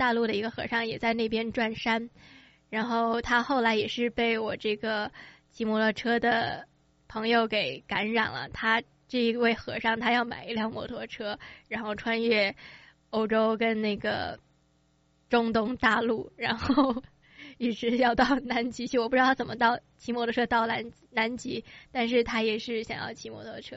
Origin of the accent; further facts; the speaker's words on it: United States; 我几乎是在美国长大的嘛，我12岁移居的美国